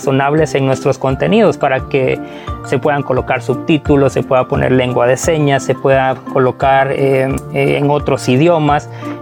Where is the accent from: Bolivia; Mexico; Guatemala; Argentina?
Guatemala; para que pues todos nos protejamos como buenos guatemaltecos